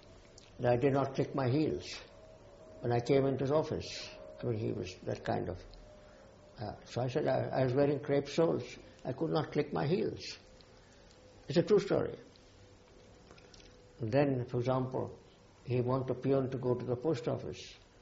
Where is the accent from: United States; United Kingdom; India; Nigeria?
India; But as a Christian, as an Indian Christian, I was a minority myself.